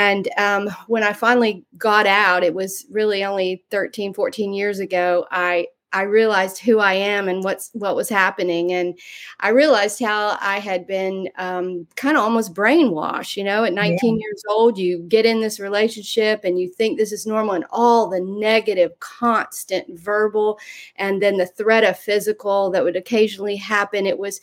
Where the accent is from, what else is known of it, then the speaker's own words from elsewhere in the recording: Florida, United States; also born or lived in Ohio; I actually live in Florida right now, and I grew up in Florida. So was born in Ohio